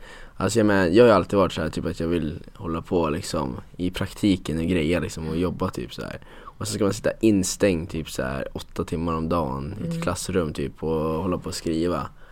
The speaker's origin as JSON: {"language": "Swedish", "town": "Alunda", "region": "Uppsala County", "country": "Sweden", "said": "Ja, jag kommer från Alunda heter det."}